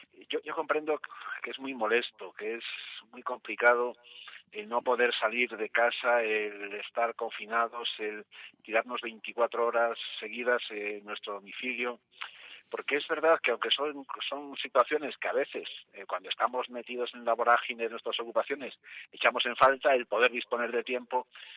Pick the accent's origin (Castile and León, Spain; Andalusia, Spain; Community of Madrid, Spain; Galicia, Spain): Community of Madrid, Spain; nuestra obligación de ciudadanos ejemplares, que somos los madrileños, y quedándonos en casa